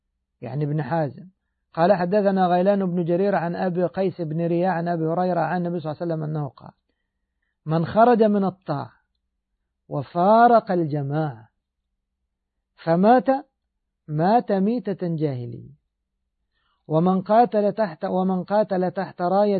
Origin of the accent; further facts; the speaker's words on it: Egypt; لما نزلنا بلادنا مصر